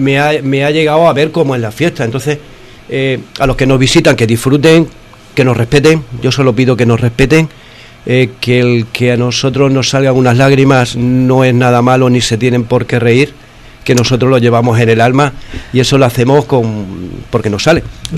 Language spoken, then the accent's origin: Spanish; Torrejoncillo, Extremadura, Spain; yo me siento muy orgulloso por donde voy a decir que yo soy de Torrejoncillo. Pues ya te digo, yo tuve la mala suerte de no nacer en Torrejoncillo. Es solo lo que me quedaba y, por lo tanto, no he nacido aquí, pero a pringón como el que más.